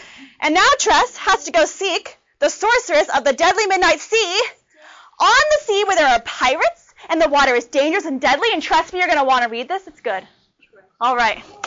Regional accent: San Antonio, Texas, United States; I'm from San Antonio, which is where he's from, and I met him in person.

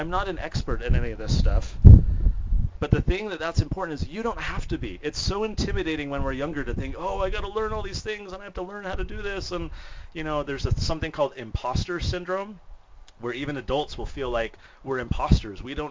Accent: San Diego, California, United States; I grew up in San Diego, and that just wasn't a thing. In California, it wasn't really a thing back then.

